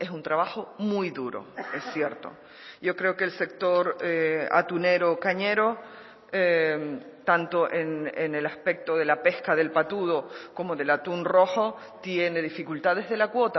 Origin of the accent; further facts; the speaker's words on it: Valle Gran Rey, Canary Islands, Spain; Yo recuerdo de pequeña en Valle Gran Rey estar en la playa o en la costa y a lo lejos ver pasar las manadas o bandadas.